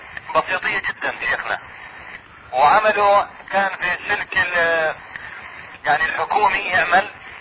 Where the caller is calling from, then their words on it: Mecca, Makkah Province, Saudi Arabia; الشيخ انا بنكلمك يعني من مكه